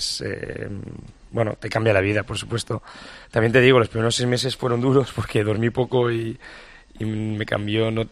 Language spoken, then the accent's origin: Spanish; Valencia, Valencian Community, Spain; Valencia es mi tierra